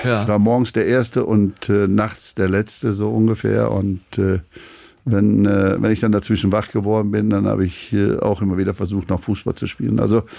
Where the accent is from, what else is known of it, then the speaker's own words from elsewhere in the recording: Schleswig-Holstein, Germany; Wir sind ja Schleswig-Holsteiner.